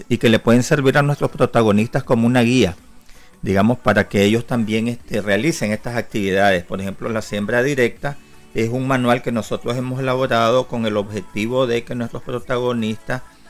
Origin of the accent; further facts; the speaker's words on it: Nicaragua; no solamente como como nicaragüenses, sino ante el mundo